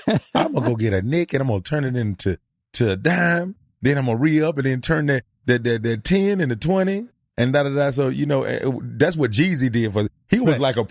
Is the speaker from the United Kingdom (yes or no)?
no; Atlanta, Georgia, United States; I'm from Atlanta, so the energy of that he brought to the music game was amazing.